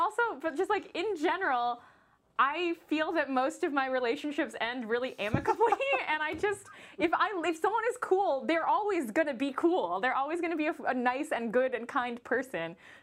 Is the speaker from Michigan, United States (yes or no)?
yes; Detroit, Michigan, United States; I am from Detroit, as everyone knows, and I wore a lot of Tigers gear.